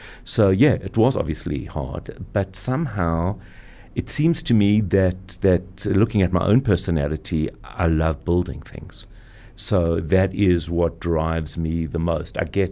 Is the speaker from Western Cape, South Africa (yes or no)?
no; Johannesburg, Gauteng, South Africa; So I grew up in Johannesburg three siblings, four of us. Grew up in Johannesburg, always observant, religious, which is quite unusual back then, but wasn't really so trendy. Went to Yeshiva College, then went on to Wits, where I studied.